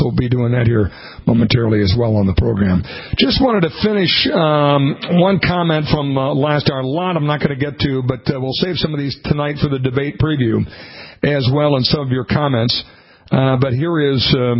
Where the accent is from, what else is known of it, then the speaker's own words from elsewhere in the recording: Minnesota, United States; I grew up in Minnesota, actually. My grandparents farmed by Canby, Minnesota, St. Leo, Minnesota.